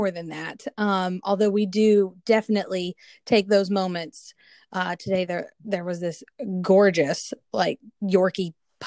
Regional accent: Kingsport, Tennessee, United States; now in Asheville, United States; So I'm originally from East Tennessee, Kingsport, Tennessee

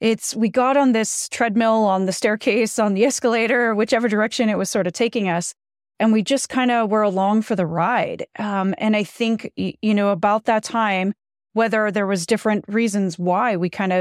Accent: Nevada, United States; sort of between the Las Vegas area and Reno. Nice to see that your daughter is up there now. I miss my hometown so much.

